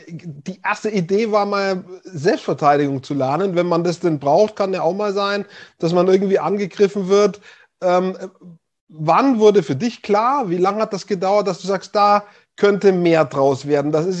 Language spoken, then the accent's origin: German; Hof, Bavaria, Germany; Jetzt kommen wir aus derselben Stadt grundsätzlich, leben beide nicht mehr dort, aber wir sind beide aus Hof